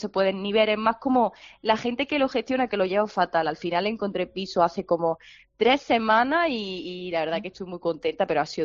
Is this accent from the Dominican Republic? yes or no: no; Granada, Andalusia, Spain; also born or lived in Málaga; llevaba casi 5 años en Málaga, yo soy de Granada, y por venirme a estudiar lo que yo he querido siempre, periodismo, pues me vine aquí a Málaga, y ahora pues al final resulta que me voy para Madrid